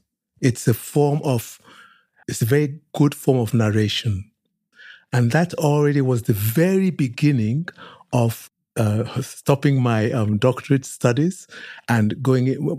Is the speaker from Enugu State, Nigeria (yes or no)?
no; Lagos, Nigeria; also born or lived in Oxford, United Kingdom; I was born in Oxford, very small town, really, in Britain. But I grew up in Lagos. When I was growing up in Lagos in the 50s, it was a relatively small town too, about 500,000 people, but now it's 20 million.